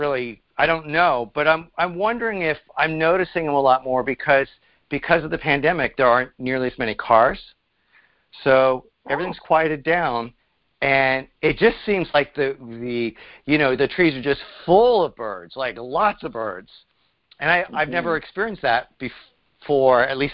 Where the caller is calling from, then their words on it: Pennsylvania, United States; I'm calling from Pennsylvania.